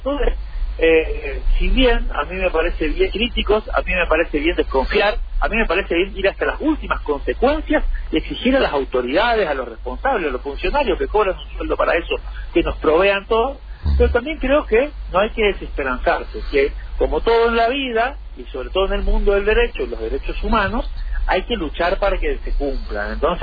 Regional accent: Misiones, Argentina; el sentido común que tenemos los misioneros para proteger

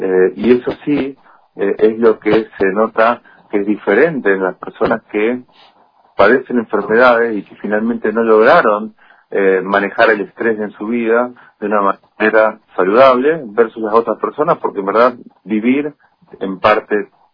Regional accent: Santa Fe, Argentina; Yo soy santafesino

